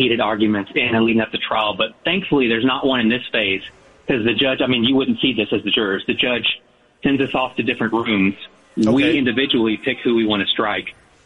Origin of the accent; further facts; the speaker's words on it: Commerce, Texas, United States; I got someone back in Hunt County because that's where I grew up in Commerce